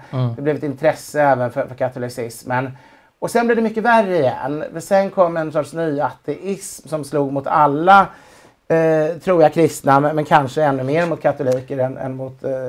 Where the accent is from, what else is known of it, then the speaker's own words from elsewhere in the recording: Sweden; jag är ändå svensk liksom, fast jag hade en förfäder från Belgien på 1700-talet.